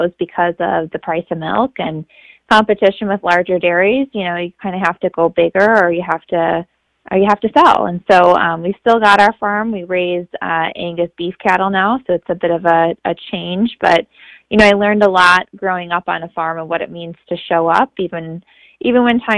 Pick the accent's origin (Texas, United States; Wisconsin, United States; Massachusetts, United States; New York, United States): Wisconsin, United States; Wheaton; So I grew up in the Eau Claire area, actually in the town of Wheaton in Chippewa County on a dairy farm.